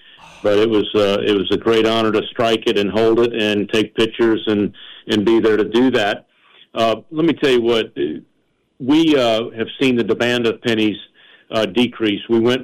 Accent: Louisiana, United States; You know, an example I use a lot, I'm originally from Louisiana

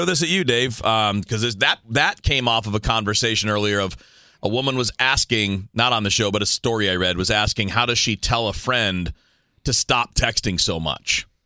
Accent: Detroit, Michigan, United States; moved away as an adult; also born or lived in Miami / Chicago; I grew up in the Detroit area, lived there for the first 18 years of my life, spent 4 years in college in Miami. That's a different pod. Another 13 or 14 years in Chicago, and now 19 years here this month

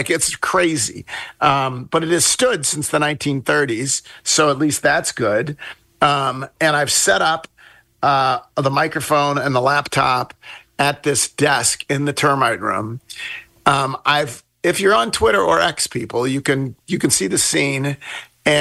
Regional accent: Buffalo, New York, United States; born there; well, so I was born right after we moved to Buffalo in 1961.

